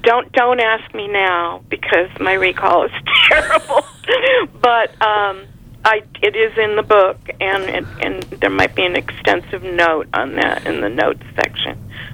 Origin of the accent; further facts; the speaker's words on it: Cleveland, Ohio, United States; also born or lived in Los Angeles; That's so funny, because when I grew up in Cleveland, Ohio, and then I returned there after college